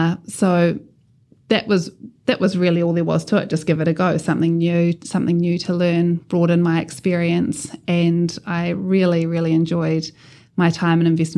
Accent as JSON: {"language": "English", "town": "Palmerston North", "region": "Manawatū-Whanganui", "country": "New Zealand", "tie": "born or raised there", "said": "I grew up in Palmerston North, so there weren't all of the financial sector wasn't represented, I suppose, where I grew up."}